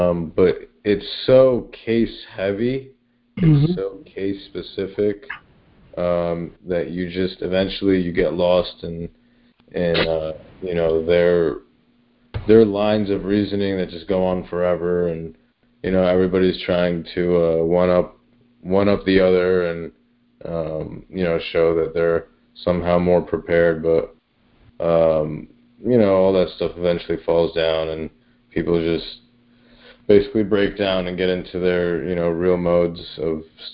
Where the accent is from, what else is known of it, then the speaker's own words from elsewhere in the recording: New York, United States; now in Florida, United States; I'm from Florida, originally from New York.